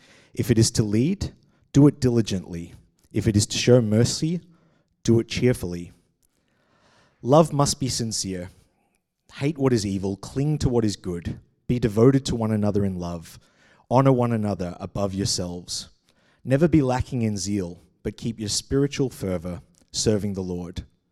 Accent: Australia; accent: Australian English; I'm from Australia, so I'm going to be speaking in Australian English

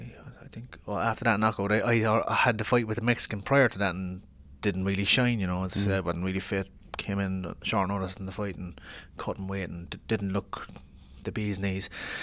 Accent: Mahon, Munster, Ireland; You know, I'm from Mahon to Madison Square Garden.

